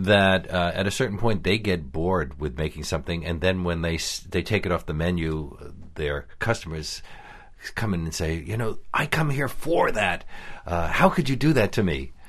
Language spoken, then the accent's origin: English; Williamsburg, United States; Now, Charlotte Russe was something that I ate when I was a kid. Growing up in Williamsburg, it was basically a piece of sponge cake with a lot of whipped cream and then a maraschino cherry on the top